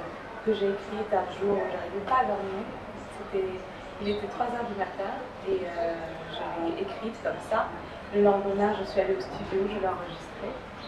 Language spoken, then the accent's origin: French; Ghana; En bambara parce que c'est une des langues du Mali. C'est une des langues principales du Mali. Et en anglais parce que j'ai grandi aussi au Ghana.